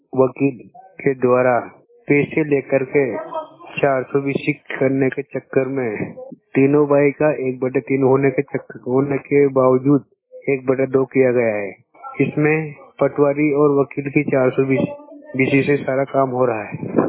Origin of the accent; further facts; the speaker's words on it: Rajgarh, Madhya Pradesh, India; माचलपुर तहसील जीरापुर जिला राजगढ़ मध्य प्रदेश।